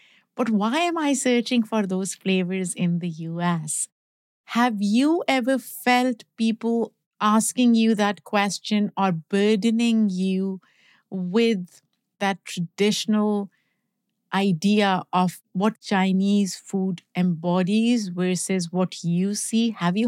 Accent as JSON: {"language": "English", "country": "Pakistan", "tie": "born or raised there", "moved": "yes", "said": "So I was in Pakistan beginning of July. I went after 4 years. Now, I grew up in Pakistan, so I am an immigrant."}